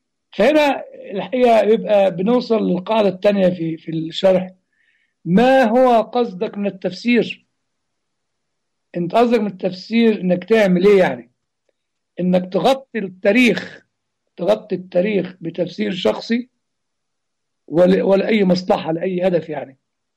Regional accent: Upper Egypt, Egypt; زي المواويل اللي بتتقال عندنا في الصعيد

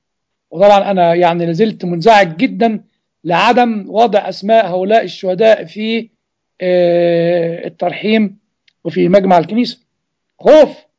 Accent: Egypt

